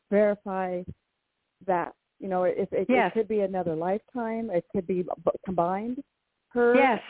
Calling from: Washington, United States; And I am calling from Washington State.

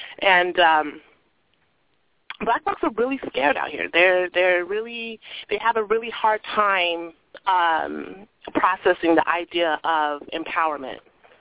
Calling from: Portland, Oregon, United States; from Portland, Oregon.

